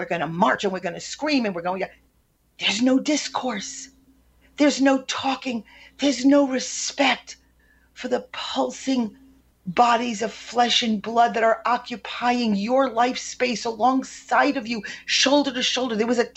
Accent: United States; born there; I am American born, American by birth, nationality by birth, born in America

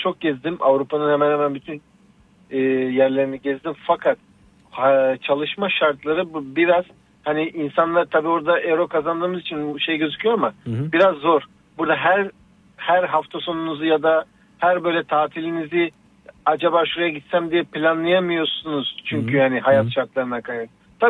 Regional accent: Izmir, İzmir, Turkey; Evet, bir de ben İzmirliyim.

